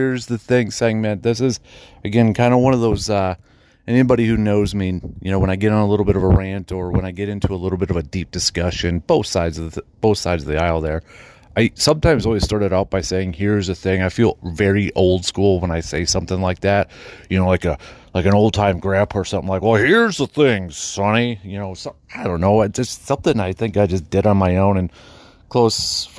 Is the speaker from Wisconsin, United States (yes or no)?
yes; Wisconsin, United States; And I'm a Packer dude, you know. I'm from Packer country.